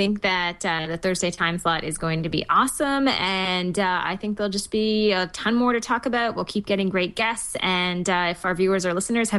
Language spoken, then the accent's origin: English; Florida, United States; from Florida.